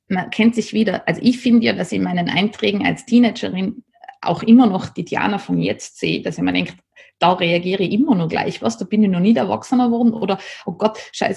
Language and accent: German; Nassereit, Tyrol, Austria; weil ich bin ja am Land aufgewachsen, in Nassereit.